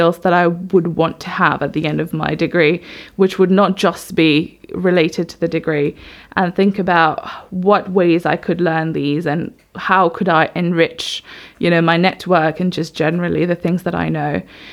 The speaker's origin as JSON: {"language": "English", "country": "Mauritius", "tie": "born or raised there", "also_born_or_lived": "Oxford, United Kingdom", "moved": "as an adult", "said": "Back in 1992, I was born in Mauritius, brought up there. I left when I was 18. I came to Oxford to do material science for 4 years."}